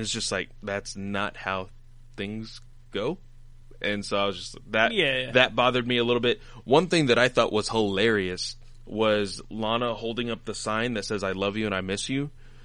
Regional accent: the South, United States; accent: Southern; man, that guy has a heavy Southern accent. I can't tell because I'm from the South.

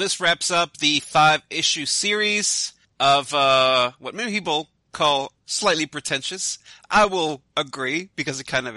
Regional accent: New York City, New York, United States; I'm from New York City, like a true red-blooded New York American. Not that Long Island stuff.

